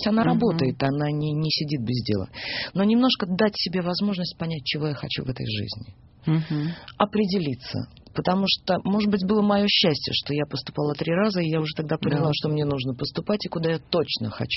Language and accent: Russian; Odesa, Odesa Oblast, Ukraine; Одесса, ну как, знаете, как... Господи, это мой родной город, где у меня могилы моих близких.